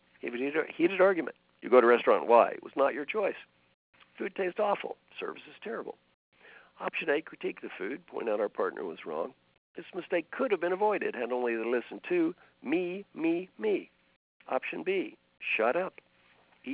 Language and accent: English; Valley Station, Kentucky, United States; When I was brought up in Valley Station, Kentucky, we were all poor.